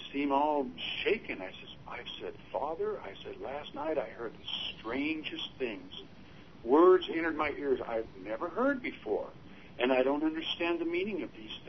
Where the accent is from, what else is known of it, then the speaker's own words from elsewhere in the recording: Bakersfield, California, United States; I was born and raised a Roman Catholic. I'm from Bakersfield, California.